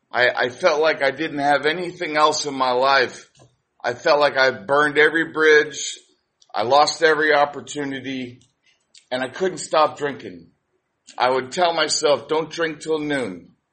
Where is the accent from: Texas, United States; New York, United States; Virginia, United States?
New York, United States; Yonkers; born there; So anyway, I was born in New York, Yonkers, New York.